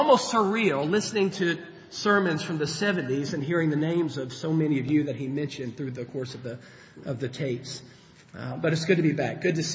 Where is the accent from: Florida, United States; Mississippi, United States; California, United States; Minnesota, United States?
Mississippi, United States; one of the preachers when I was growing up in my congregation that I grew up in Mississippi.